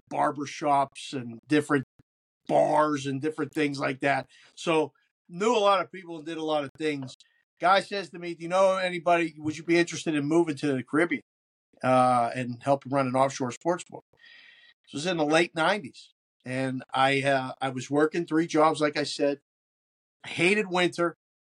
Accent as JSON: {"language": "English", "town": "Pittsburgh", "region": "Pennsylvania", "country": "United States", "tie": "born or raised there", "said": "a kid growing up in Pittsburgh around sports. Jack Ham was my next door neighbor."}